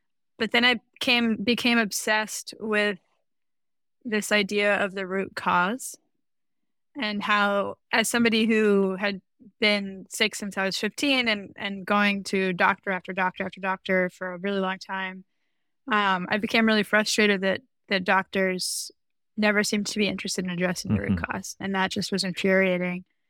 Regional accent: Washington, District of Columbia, United States; born there; now in Western Massachusetts, United States; I use she, her pronouns. I was born in Washington, D.C. I now live in so-called Western Massachusetts on Pocumtuck land

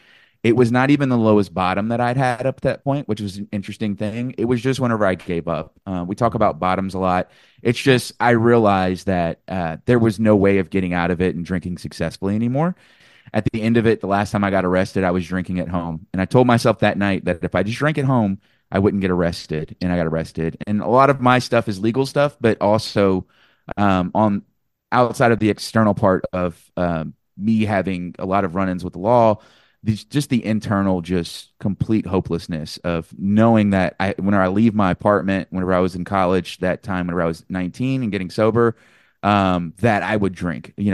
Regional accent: Hutto, Texas, United States; My sobriety date is August 24th, 2006, and I am from Hutto, Texas.

